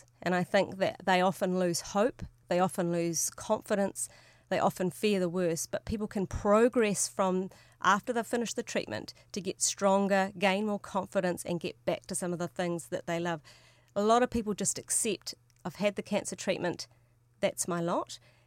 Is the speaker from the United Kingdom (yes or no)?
no; New Zealand; So it doesn't matter that I'm from New Zealand.